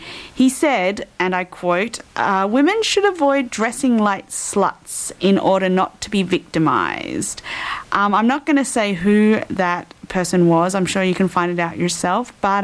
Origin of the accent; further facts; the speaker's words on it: Perth, Western Australia, Australia; In the middle there, we had a band from my hometown, which is Perth.